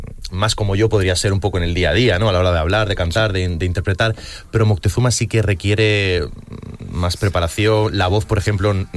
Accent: Motril, Andalusia, Spain; Sí, yo soy de Motril, granaíno.

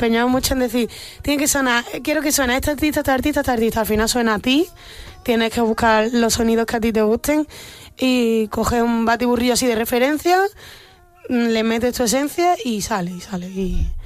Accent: Mijas, Andalusia, Spain; also born or lived in Almería / Granada / Fuengirola; now in Madrid, Spain; he vivido en Almería, he vivido en Granada, he vivido aquí en Madrid. Dentro de Málaga he vivido en muchos sitios. Como en Mijas, en Fuengirola, en la Costa del Sol...

